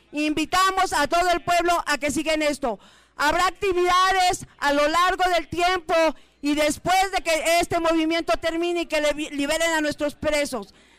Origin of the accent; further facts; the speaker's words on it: Mexico; Vamos a demostrarle al mundo que somos indios con mucho orgullo y somos mexicanos en este país.